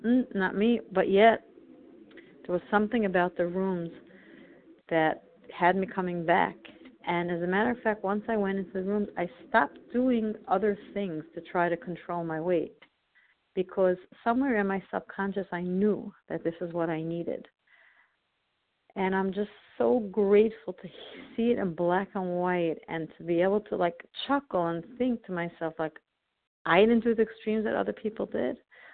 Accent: New York, United States; I'm from New York, Eastern Standard Time.

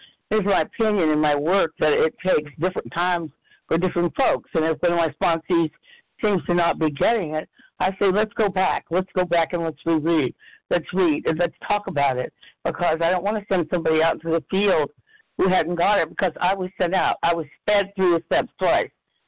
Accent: California, United States; Good morning. … from California.

